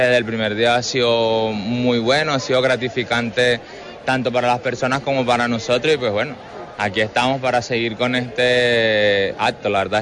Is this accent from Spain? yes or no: no; Venezuela; Yo que soy de Venezuela, nosotros hemos visto que aquí la tierra nos da abundancia